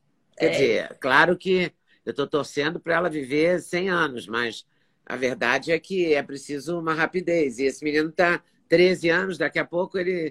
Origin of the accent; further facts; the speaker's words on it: Juiz de Fora, Minas Gerais, Brazil; Quando eu era adolescente, eu ia à missa maronita na minha cidade. Eu sou mineira. E em Juiz de Fora, de onde eu sou, tinha missa maronita todo domingo.